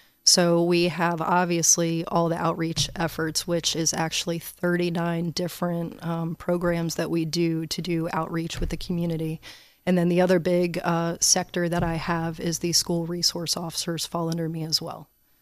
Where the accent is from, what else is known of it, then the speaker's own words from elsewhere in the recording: Newport News, Virginia, United States; So about myself, I'm from here, born and raised in Newport News, but my family is all from Pittsburgh. So my parents moved down here in the 70s.